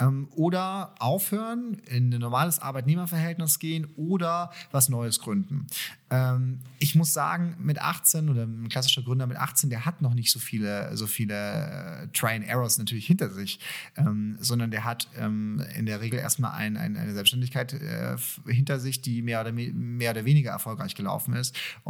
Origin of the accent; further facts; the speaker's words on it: Würzburg, Bavaria, Germany; Ich bin ja eigentlich Würzburger Jung, nicht Frankfurter